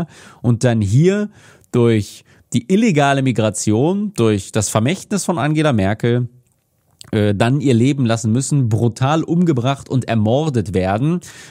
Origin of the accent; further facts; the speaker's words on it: Paderborn, North Rhine-Westphalia, Germany; eine Auseinandersetzung in einem Paderborner Imbiss, meiner alten Heimat